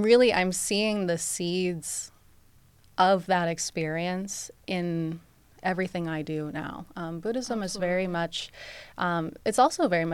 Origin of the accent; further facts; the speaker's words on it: Toledo, Ohio, United States; also born or lived in East Coast; Yeah, so I was born not in Toledo. Many people be like, what? I was born on the East Coast and moved here when I was really young. And I have a very deep connection with the roots in Toledo. So I went to Toledo School for the Arts.